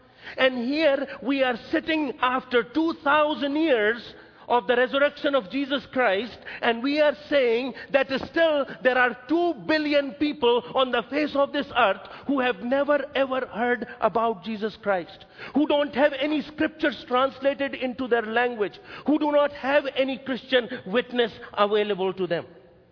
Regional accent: India; first language Hindi; English is a second language; moved away as an adult; also born or lived in Dallas; my mind is thinking in Hindi because I was born and raised in India. I learned English in 1979 when I came to study in America, when I came to Dallas.

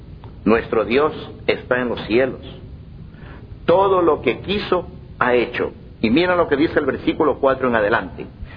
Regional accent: Ecuador; En mi país, Ecuador

